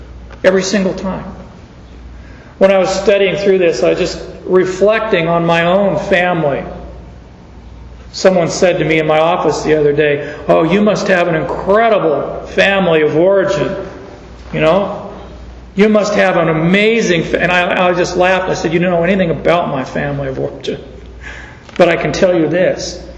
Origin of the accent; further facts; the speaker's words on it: Phoenix, Arizona, United States; You know, I'm from Phoenix.